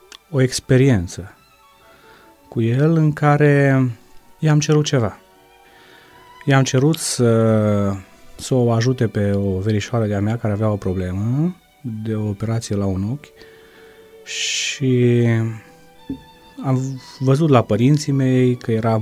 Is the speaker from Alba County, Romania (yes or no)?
no; Hida, Sălaj County, Romania; now in Zalău, Romania; M-am născut în localitatea Hida, loc unde am copilărit până în 1998, când am părăsit localitatea pentru școală, iar ulterior pentru serviciu aici la Zalău.